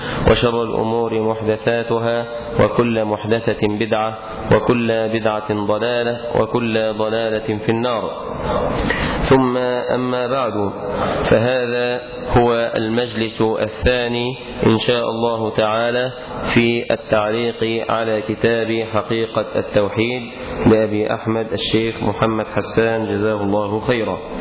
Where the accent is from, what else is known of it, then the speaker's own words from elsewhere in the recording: Mansoura, Dakahlia, Egypt; عندنا في المنصورة